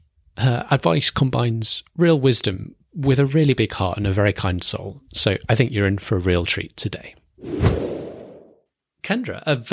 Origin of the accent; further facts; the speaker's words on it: United Kingdom; Here in my home country of the UK